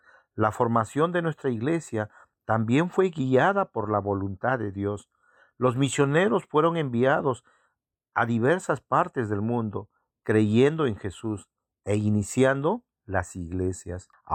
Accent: South Korea; personas como yo, que somos coreanas

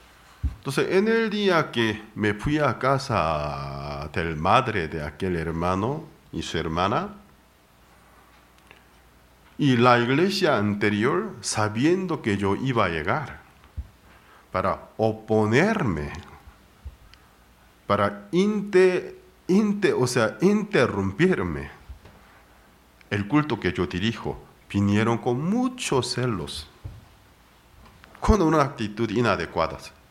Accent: South Korea; Spanish is a second language; moved away; Hace muchos años atrás llegó un misionero de Holanda a mi país de origen, Corea del Sur.

